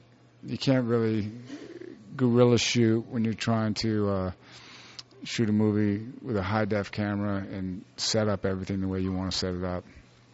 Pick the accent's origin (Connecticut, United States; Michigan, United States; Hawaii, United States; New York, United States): New York, United States; also born or lived in San Francisco; now in Venice, United States; Well, I'm from New York originally, then San Francisco, then Venice.